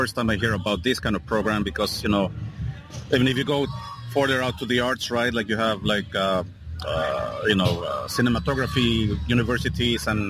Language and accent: English; Mexico; English is a second language; I'm from Mexico, and we have accordion there